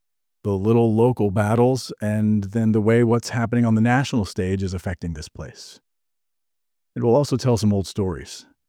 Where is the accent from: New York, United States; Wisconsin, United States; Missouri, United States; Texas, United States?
Texas, United States; So I grew up in Texas, but I ended up back here on the old family farm in 2010.